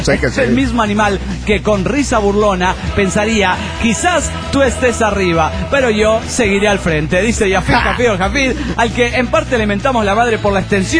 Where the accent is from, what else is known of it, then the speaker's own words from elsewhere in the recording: Los Andes, Valparaíso, Chile; de los Andes, Chile, po.